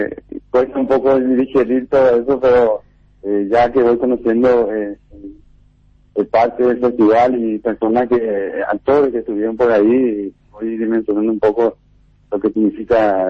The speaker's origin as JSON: {"language": "Spanish", "town": "Coronel Oviedo", "region": "Caaguazú", "country": "Paraguay", "said": "Yo soy de Coronel Oviedo. Todo comenzó ahí con una película que nos abrió las puertas."}